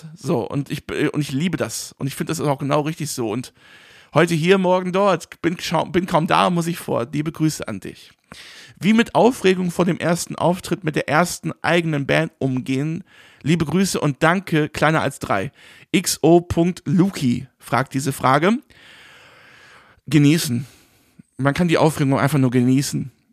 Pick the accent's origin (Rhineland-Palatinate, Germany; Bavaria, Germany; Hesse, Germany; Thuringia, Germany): Rhineland-Palatinate, Germany; als ich nach Kripp gezogen bin, eine Stadt, die sich neben meinem Heimatort befindet, ein kleines Dorf, Kripp, bin ich 2016 oder so oder 15 nochmal hingezogen, habe 2-3 Jahre oder so da gelebt, alleine.